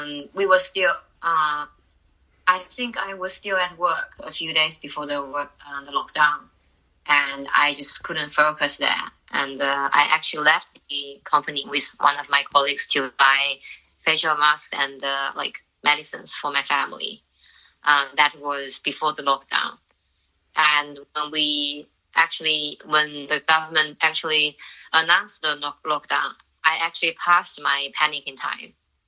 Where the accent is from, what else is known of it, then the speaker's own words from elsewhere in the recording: Wuhan, Hubei, China; I'm from Wuhan, China.